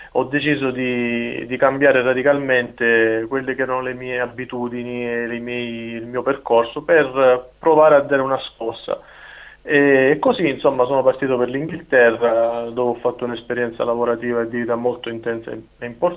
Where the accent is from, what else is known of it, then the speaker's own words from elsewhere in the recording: Calabria, Italy; il mio amore per la mia terra era, diciamo, uno spunto per poter creare qualche cosa